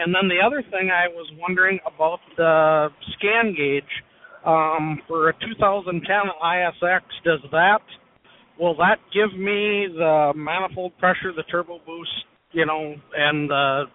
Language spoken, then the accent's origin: English; Minnesota, United States; I'm just wondering, I'm from Minnesota, had some trouble starting my truck today